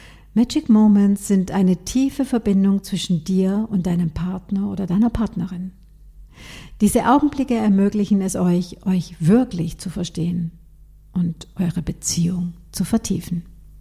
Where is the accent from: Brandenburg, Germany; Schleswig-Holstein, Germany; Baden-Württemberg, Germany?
Baden-Württemberg, Germany; Bei uns in Baden-Württemberg heißt Schäumle.